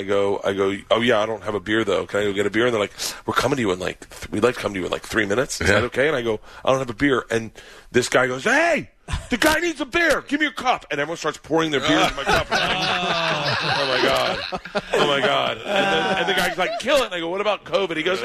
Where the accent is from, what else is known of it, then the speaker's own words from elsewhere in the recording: Tampa, Florida, United States; And I grew up in Tampa.